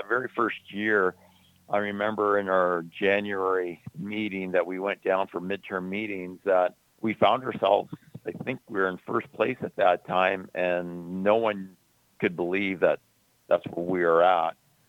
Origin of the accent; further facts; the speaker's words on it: Nelson, British Columbia, Canada; I was born and raised in Nelson